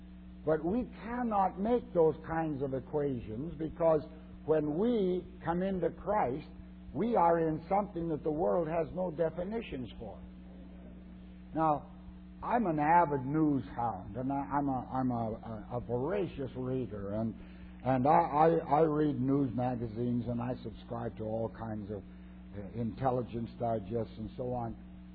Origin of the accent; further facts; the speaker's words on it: Canada; now in United States; Well, I'm a Canadian. I live in the States.